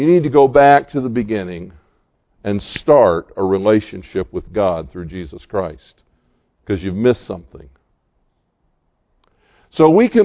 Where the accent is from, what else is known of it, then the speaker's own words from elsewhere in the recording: the South, United States; because I grew up in the South. And I came to here and found out that in the South, everybody's a Baptist.